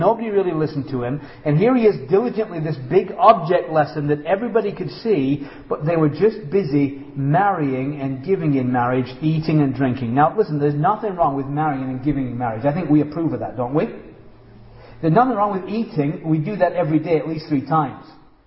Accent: England, United Kingdom; I grew up in England, and I can tell you, I used to always be thankful that I lived in England, because nothing dramatic ever happened in England.

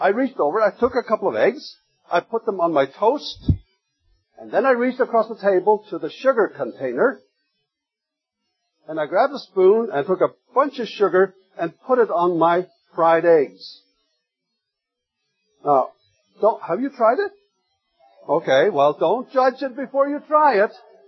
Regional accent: Faroe Islands; You see, coming from the Faroe Islands, I didn't have the choice of not representing my home country.

